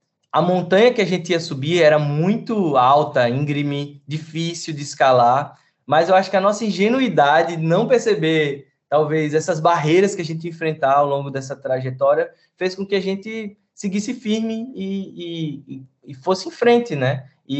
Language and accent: Portuguese; Northeast Region, Brazil; a gente, como nordestino, a gente talvez tenha uma empatia muito peculiar aqui nossa